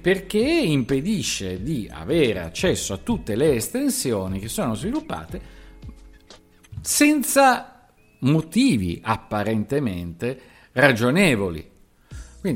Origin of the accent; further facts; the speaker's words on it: Veneto, Italy; accent: Venetian; E ho l'accento veneto ogni tanto